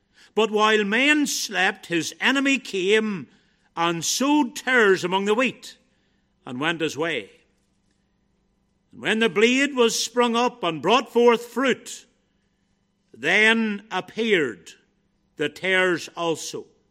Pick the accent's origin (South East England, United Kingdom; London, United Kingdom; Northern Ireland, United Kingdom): Northern Ireland, United Kingdom; Ballynahinch; It used to really annoy me whenever I was a young person growing up in Ballinahinch